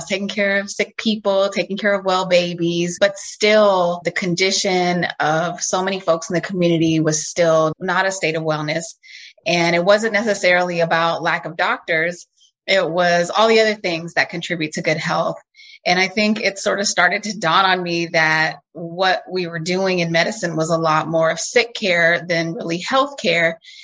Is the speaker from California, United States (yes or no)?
yes; Oakland, California, United States; I was born and raised in Oakland and went off to medical school at Howard University and did my family medicine training in Southern California and wanted to come back home and work in community medicine.